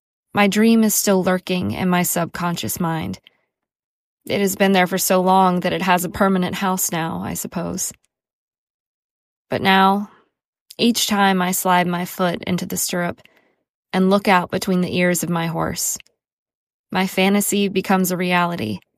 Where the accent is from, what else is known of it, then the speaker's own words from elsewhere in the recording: Bucharest, Romania; I grew up in Bucharest, Romania, a city girl in a communist nation where horses could be seen and touched only at the zoo.